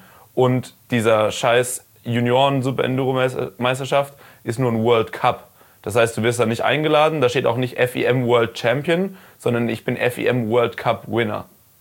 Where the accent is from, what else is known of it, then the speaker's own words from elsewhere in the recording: Karlsruhe, Baden-Württemberg, Germany; ich komme aus Karlsruhe